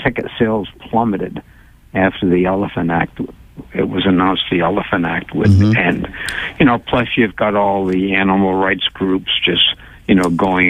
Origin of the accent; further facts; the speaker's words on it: Tiverton, Rhode Island, United States; In fact, growing up in Tiverton, and Fall River was the next town